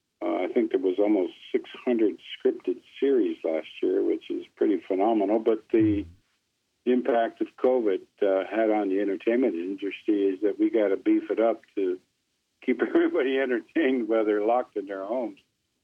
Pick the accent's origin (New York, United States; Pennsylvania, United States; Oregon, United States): New York, United States; Niagara Falls; And, you know, I grew up around Niagara Falls.